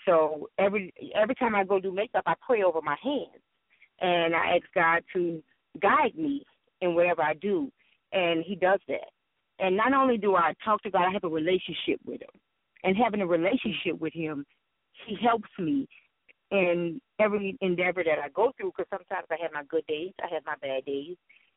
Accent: New Orleans, Louisiana, United States; now in Frisco, United States; I am currently living in Frisco, Texas. I'm originally from New Orleans. I moved here due to Hurricane Katrina.

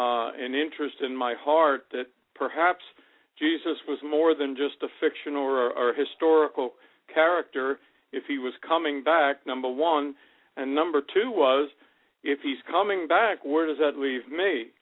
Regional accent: Midwest, United States; I was born in 52. I was brought up in Middle America.

